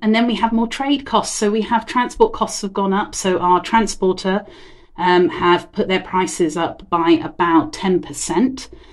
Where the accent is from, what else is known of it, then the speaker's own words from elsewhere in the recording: England, United Kingdom; I, as an English person, was just like, what do you mean cherry flower honey?